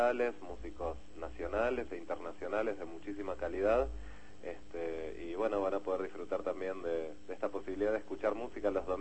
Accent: La Plata, Buenos Aires Province, Argentina; siendo platense, uh-huh, y trabajando en el Teatro Independiente de la ciudad también

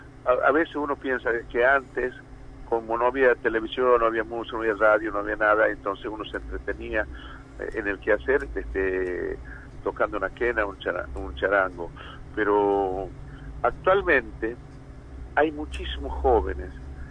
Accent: Purmamarca, Jujuy, Argentina; mi papá en el año 1957 fundó la primera banda de mi pueblo en Purmamarca

